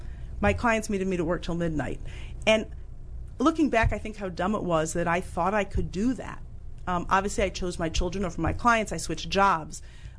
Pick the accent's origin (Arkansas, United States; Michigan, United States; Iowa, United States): Michigan, United States; Ann Arbor; I was, I think as a 15-year-old, elected to the school board in my hometown of Ann Arbor, Michigan, as the student advocate.